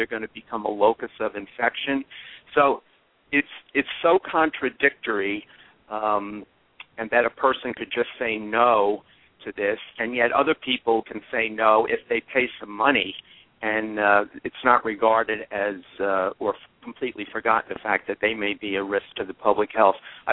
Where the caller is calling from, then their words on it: Massachusetts, United States; I'm calling from Massachusetts.